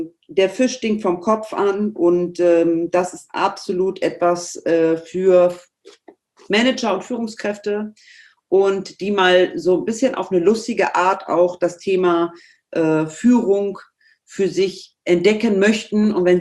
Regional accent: Northern Germany, Germany; accent: Hamburg; ich mache es mit dem Hamburger Slang, manchmal ein bisschen nasal, aber so ist das eben. Ja? Ich komme eben aus dem Norden

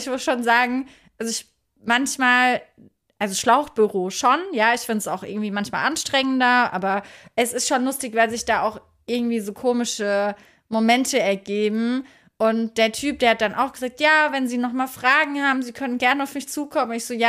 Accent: Neustadt an der Weinstraße, Rhineland-Palatinate, Germany; born there; nein, ich komme gebürtig aus Neustadt an der Weinstraße.

